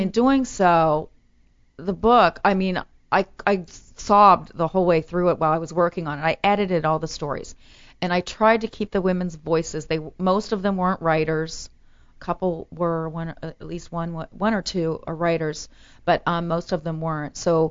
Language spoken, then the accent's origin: English; Ohio, United States; now in Los Angeles, United States; Remember I came from Ohio where, like, if there's cars on the road, that's traffic?